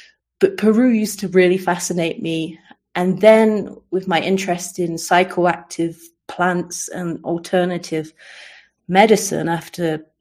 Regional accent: Coventry, West Midlands, United Kingdom; From growing up in Coventry, I finally found like there was more peace in my mind

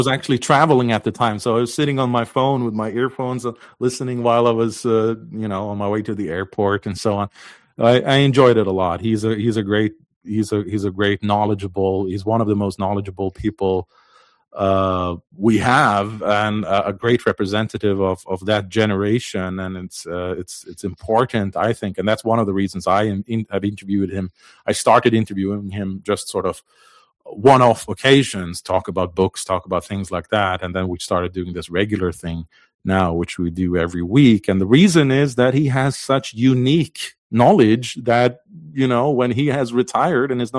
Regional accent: Faroe Islands; I'm from the Faroe Islands. The Faroe Islands is a very little country, 18 small islands in the middle of the Atlantic Ocean with about 57,000 people. It's a semi-autonomous part of Denmark.

